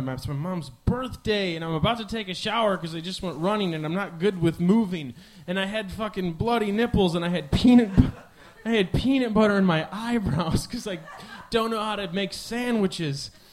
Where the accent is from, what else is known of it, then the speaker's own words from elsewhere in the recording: Midwest, United States; And I'm from the Midwest, so, like, you're barely drinking at all.